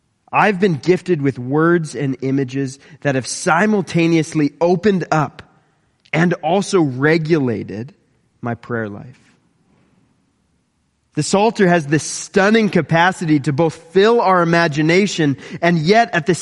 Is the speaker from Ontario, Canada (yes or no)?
no; British Columbia, Canada; Well, I grew up in the Fraser Valley, and I've had my fair share of breathtaking hikes.